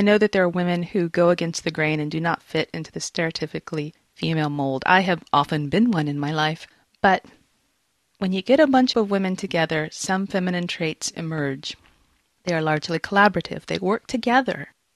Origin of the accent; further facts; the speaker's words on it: Jackson, Mississippi, United States; I grew up in the Deep South in Jackson, Mississippi. The women in the South are taught to be very competitive with other women.